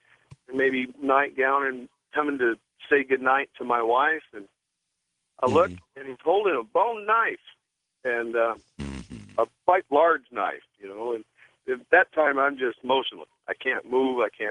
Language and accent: English; St. Augustine, Florida, United States; I was in central Florida, south of my hometown of St. Augustine. And being from a native family there for many years, I'm a Menorcan, and we've kind of study our history and know who we all are